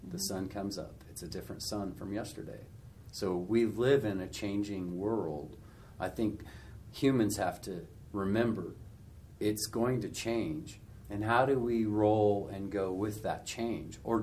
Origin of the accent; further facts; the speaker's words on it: Wyoming, United States; And growing up in Wyoming and having the longtime families, you know, that my wife and I have in the state of Wyoming, I'm not necessarily for a bunch of rules.